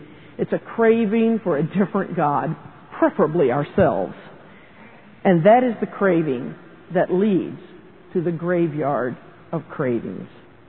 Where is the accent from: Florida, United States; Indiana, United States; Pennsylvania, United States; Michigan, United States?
Florida, United States; Key West; But growing up in Key West, Florida in the late 50s, I remember the Bread Man.